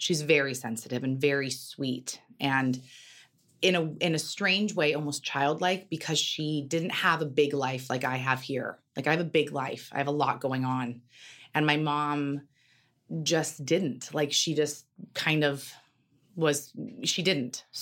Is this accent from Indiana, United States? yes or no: no; Carmel, California, United States; I grew up in Carmel. I was the only Mexican that I knew. Like I'm half Mexican and everyone there is white.